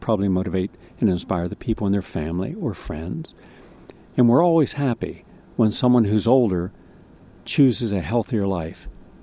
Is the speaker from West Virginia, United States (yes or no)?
yes; West Virginia, United States; That's my home state. The only state in America where everyone's mother and father were once brother and sister.